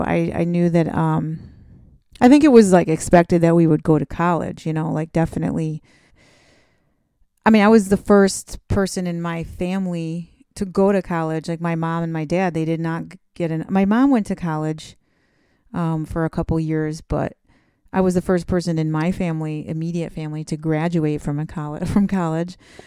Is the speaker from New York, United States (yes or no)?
yes; Rochester, New York, United States; also born or lived in Boston / Los Angeles; I grew up in Rochester, but I spent my whole like young adult life more or less in Boston. So I think I was there for 10 years or 12 years on and off. I was in LA for 2 of those years, but I don't consider myself a California person at all.